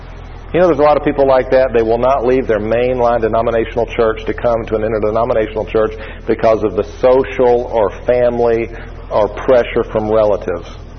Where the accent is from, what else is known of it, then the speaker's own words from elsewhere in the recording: Atlanta, Georgia, United States; Now, I'm coming from Metro Atlanta, where, you know, there's something on every corner.